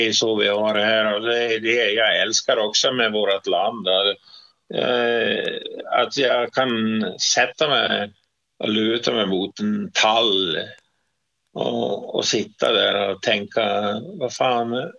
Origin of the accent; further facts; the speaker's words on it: Gotland, Sweden; jag kommer från Gotland och jag har ju gjort min militärtjänst där på Gotland, ja.